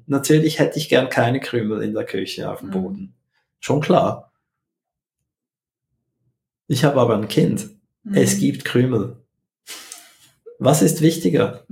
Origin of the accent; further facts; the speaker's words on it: Switzerland; Wir machen das ja auch als Schweizer.